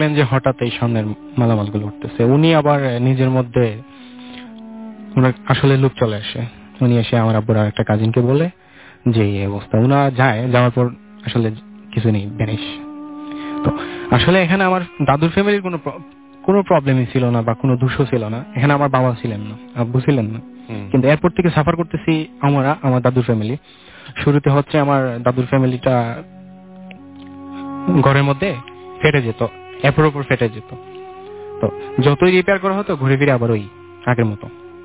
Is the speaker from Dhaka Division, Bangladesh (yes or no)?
no; Golapganj, Sylhet Division, Bangladesh; জি, আমার দেশের বাড়ি হচ্ছে সিলেটে গোলাপগঞ্জ থানা, আর হচ্ছে গ্রামটা হচ্ছে পুলছেন।